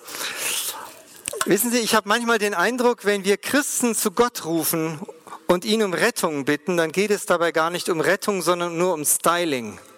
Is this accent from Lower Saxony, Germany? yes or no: no; Friedrichshafen, Baden-Württemberg, Germany; in meiner Heimat in Friedrichshafen